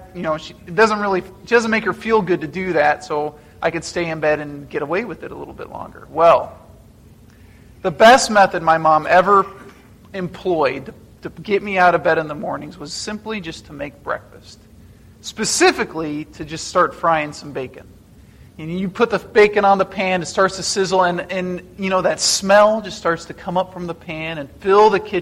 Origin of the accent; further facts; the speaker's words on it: Colorado, United States; I grew up in Western Colorado, and I was a homeschool kid growing up.